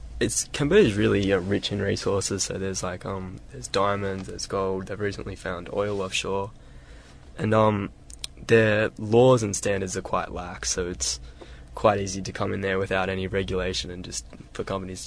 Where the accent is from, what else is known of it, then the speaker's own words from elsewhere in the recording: Australia; me as an Australian, a kind of young 23-year-old Australian